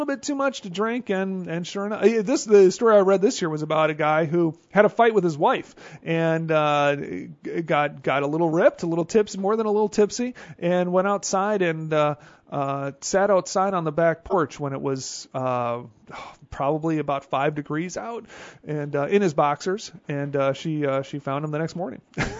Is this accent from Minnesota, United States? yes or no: yes; Minneapolis, Minnesota, United States; now in Chicago, United States; And I spent most of my time growing up in Minneapolis. So coming to Chicago the first couple of years